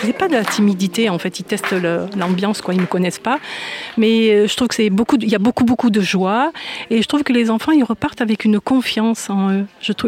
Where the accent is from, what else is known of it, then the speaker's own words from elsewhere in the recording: Toulouse, Occitanie, France; je viens de Toulouse hein